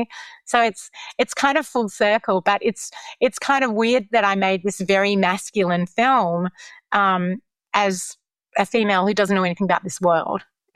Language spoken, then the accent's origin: English; Australia; now in United States; but obviously I'm Australian. I've lived in America for 21 years.